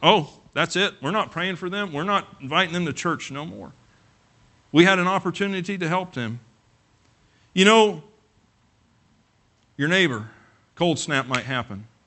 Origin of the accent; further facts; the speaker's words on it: the South, United States; Now, I'm from the South. I can do this really well.